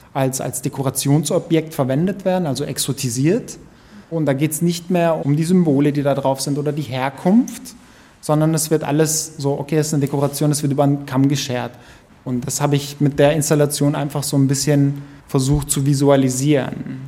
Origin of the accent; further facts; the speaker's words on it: Pforzheim, Baden-Württemberg, Germany; Ich mag Pforzheim, ich bin hier aufgewachsen, es ist meine Heimat